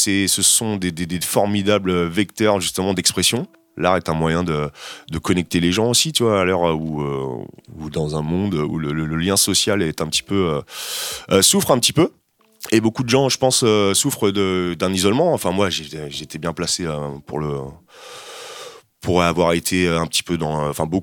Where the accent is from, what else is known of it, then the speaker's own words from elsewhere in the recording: Le Havre, Normandy, France; now in Rennes, France; Je suis né au Havre. Ouais, je viens du Havre. Je suis un pur Havrais. Ça fait quoi? Ça fait 13 ans que je suis à Rennes.